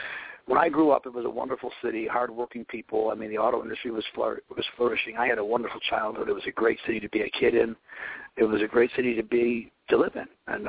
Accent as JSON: {"language": "English", "country": "United States", "said": "Oh, I'm an American. I mean, I'm an American. Of course, I'm an American."}